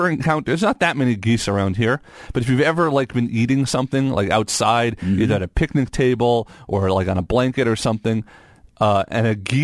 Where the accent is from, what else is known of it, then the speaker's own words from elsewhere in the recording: New York, United States; But geese, when I grew up on Long Island playing golf, all the public golf courses would be overrun by geese and overrun by geese droppings.